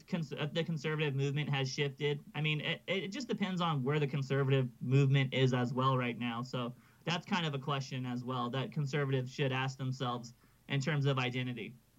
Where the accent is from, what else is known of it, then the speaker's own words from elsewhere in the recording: California, United States; I grew up pretty liberal in California.